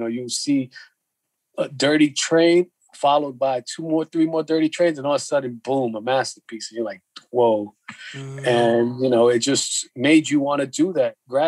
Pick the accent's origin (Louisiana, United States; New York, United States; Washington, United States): New York, United States; New York City; You know, I grew up here in New York City, so in the late 79, for me, is when I really got that bug.